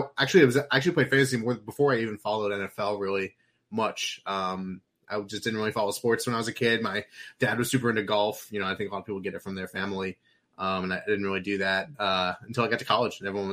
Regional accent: Florida, United States; Like, I grew up in South Florida, and then I didn't have a team, really.

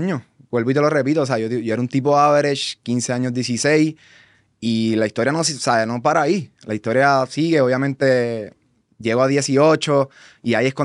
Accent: Carolina, Puerto Rico; yo vengo de abajo, o sea, yo vengo de Carolina.

